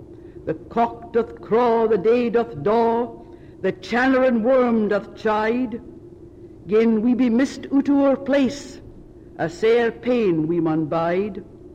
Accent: Scotland, United Kingdom; accent: Scottish; my Japanese accent superimposed on a Scots one may present difficulties

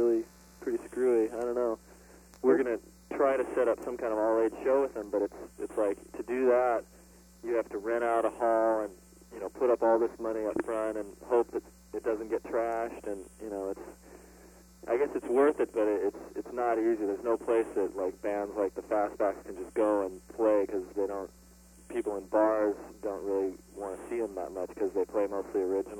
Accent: California, United States; we're from California, and we have friends in New York and everything, and we had just sort of moved up here

